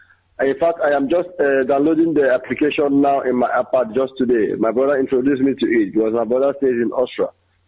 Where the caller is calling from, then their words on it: Malaysia; I'm calling from Malaysia.